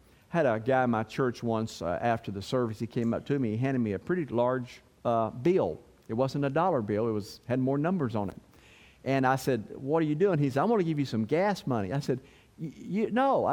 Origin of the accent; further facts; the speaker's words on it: Stanford, Kentucky, United States; So I grew up in Stanford, Kentucky. Anybody know where Stanford is?